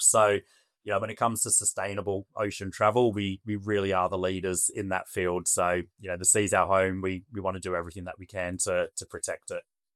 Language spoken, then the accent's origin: English; Australia; now in United Kingdom; I'm not originally from here, from the UK. So I'm originally from Australia.